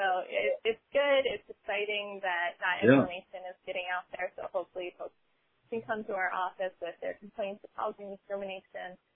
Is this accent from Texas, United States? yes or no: no; Maryland, United States; I am from Calvert County, so from Maryland, but a bit south of here.